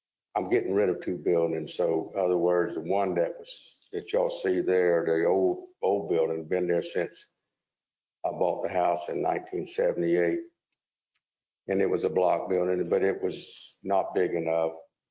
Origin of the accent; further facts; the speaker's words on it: Savannah, Georgia, United States; I was raised here in Savannah, and Twickenham is where I've been since 1978.